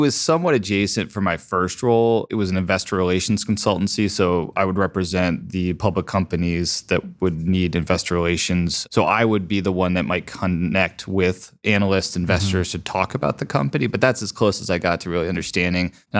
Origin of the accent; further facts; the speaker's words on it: Dublin, Ohio, United States; also born or lived in Cleveland; I was born in Cleveland, grew up just outside of Columbus here in Dublin.